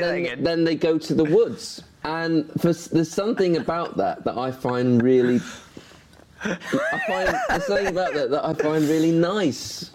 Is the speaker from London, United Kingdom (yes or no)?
no; Northern Ireland, United Kingdom; born there; Also, I was born in Northern Ireland. Now, I've not got any Celtic roots.